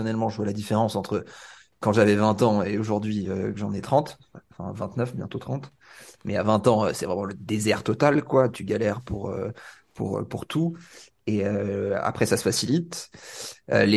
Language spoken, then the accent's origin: French; Aix-en-Provence, Provence-Alpes-Côte d'Azur, France; now in Marseille, France; Alors, je suis à Marseille, je viens d'Aix, mais je suis à Marseille.